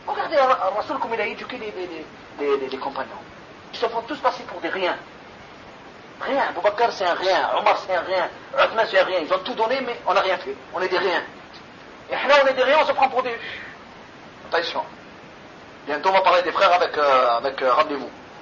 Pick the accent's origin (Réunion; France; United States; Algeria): Algeria; Parce que toi, tu es du Koweït, moi, je suis d'Algérie.